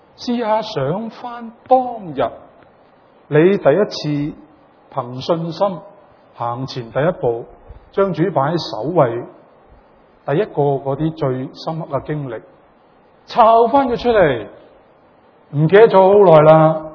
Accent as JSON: {"language": "Cantonese", "country": "Canada", "said": "如果我哋加拿大人嚟講，就覺得有少少笑話咁"}